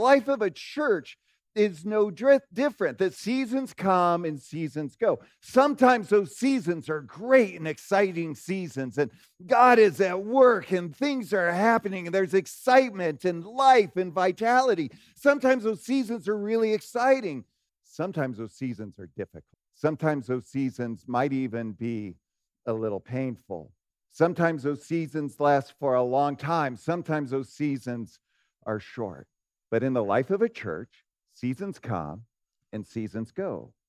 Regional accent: Phoenix, Arizona, United States; I grew up in Phoenix. And in Phoenix, your view of seasons are like totally skewed.

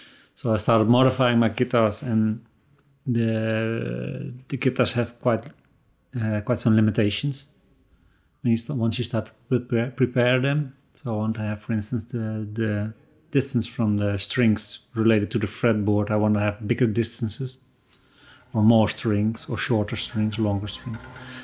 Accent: Netherlands; English is a second language; I'm from the Netherlands, and I'm an inventor of musical instruments.

